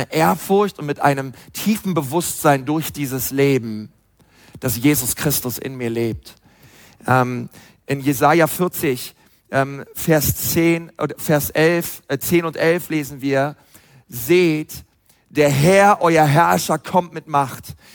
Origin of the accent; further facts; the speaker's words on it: Berlin, Germany; ich bin ja Berliner, ich kann auch wie ein Berliner reden, aber mache ich nicht, weil ich bin ja Missionar im Frankenland. Jetzt müsste ich eigentlich Fränkisch reden, kann ich aber auch nicht.